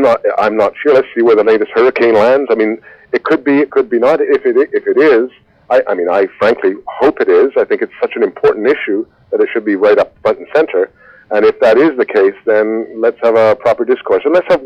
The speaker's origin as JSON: {"language": "English", "country": "Canada", "tie": "born or raised there", "said": "And I'm a Canadian. I was born here. I've lived here most of my life."}